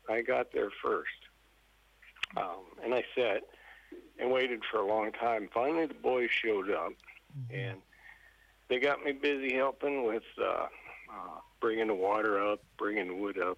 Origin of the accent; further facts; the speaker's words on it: Montana, United States; now in Napier, New Zealand; There are four bands of Piegan, in Canada